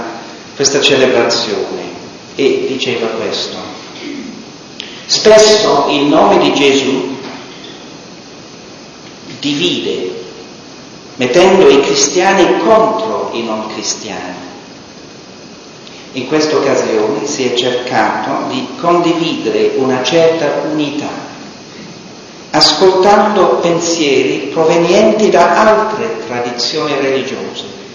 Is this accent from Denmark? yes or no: no; United Kingdom; Italian is a second language; Nel mio paese di origine, la Gran Bretagna